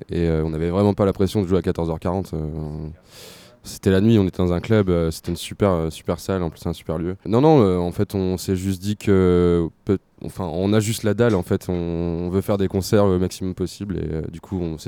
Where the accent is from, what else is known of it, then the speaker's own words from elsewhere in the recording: Amiens, Hauts-de-France, France; Non, mais on vient d'Amiens, donc on a forcément une grande attache à cette ville